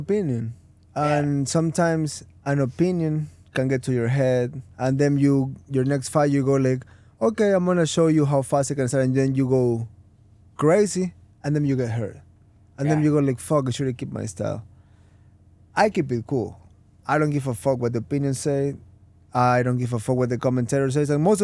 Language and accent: English; Ecuador; dude, I'm from Ecuador.